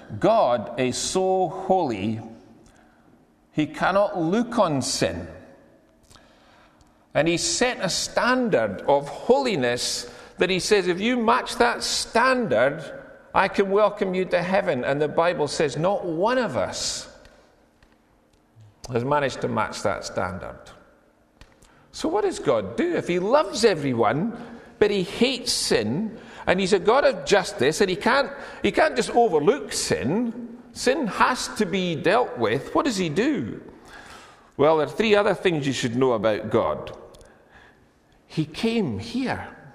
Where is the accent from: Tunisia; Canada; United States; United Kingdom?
United Kingdom; Edinburgh, Scotland; Scottish. Well, I'm very Scottish. But I'm descended from a Perth fishmonger. Now, I was brought up in a big council estate on the south side of Edinburgh.